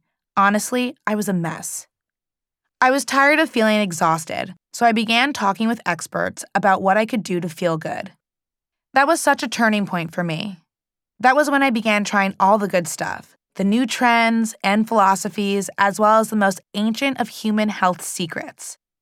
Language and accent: English; New York City, New York, United States; When I was growing up in New York City as a young, Black, Jewish woman and going to ballet school